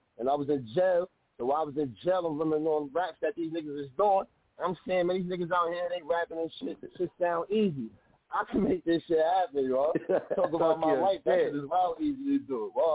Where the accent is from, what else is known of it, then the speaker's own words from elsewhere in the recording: East New York, New York, United States; I'm from East New York. Man, you know where I'm from. You know how this shit is out here.